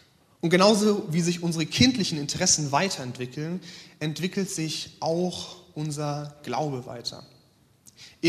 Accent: Munich, Bavaria, Germany; Ich komme ursprünglich aus München, deswegen darf ich tatsächlich auch Bayern-München-Fan sein. bin dort aufgewachsen in einer evangelisch-lutherischen Landeskirche, bin dann in eine etwas charismatischere Freikirche gewechselt irgendwann

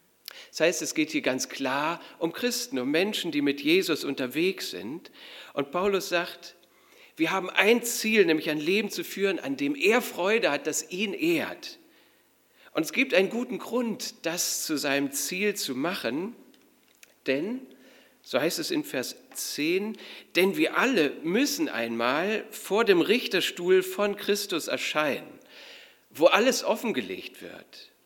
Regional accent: Germany; denn gerade wir als Deutsche denken ganz besonders schnell und vor allem immer an das Negative.

